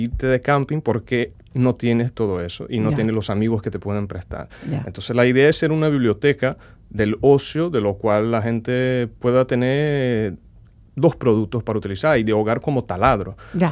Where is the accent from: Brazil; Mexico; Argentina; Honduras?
Brazil; Spanish is a second language; moved away as an adult; also born or lived in Barcelona; now in Bilbao, Spain; Yo soy de Brasil. Uh-huh. He vivido en Barcelona por 3 años, donde conocí a mi esposa.